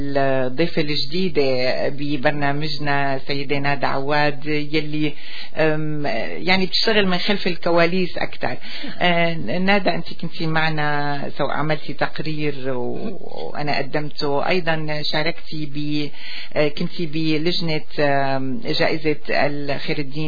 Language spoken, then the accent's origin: Arabic; Syria; يعني فرح إنه هيك كلياتنا نحن سوريين موجودين مع بعضنا